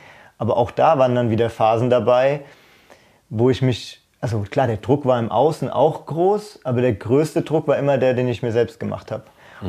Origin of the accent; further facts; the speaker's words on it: Germany; ich habe gedacht, ey, ich bin gut, ich komme aus Deutschland.